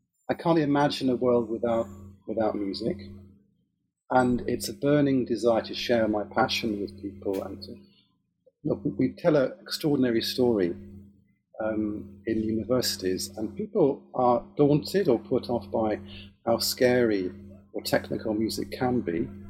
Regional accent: Israel; first language he; English is a second language; also born or lived in Nigeria; now in United Kingdom; I was born in Africa, in Nigeria, because my father got a job as he built water purification plants in Nigeria. I was born there. And then we straight away came back to Israel. Hebrew was my first language.

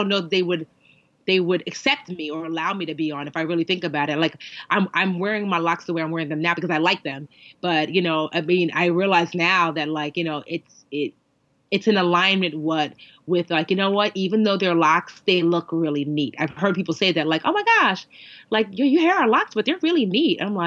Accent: Nigeria; Nigerian. I'm Nigerian.

